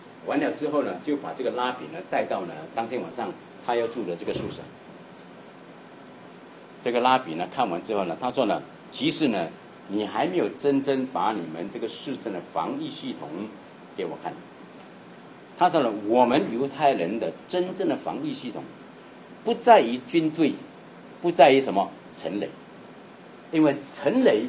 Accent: Malaysia; 所以我们从马来西亚来的啊，一般上我们英文没有太大的问题

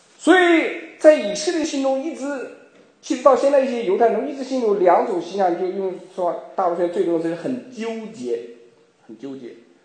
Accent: China; 我说我们大陆人几十年内精神不分裂啊

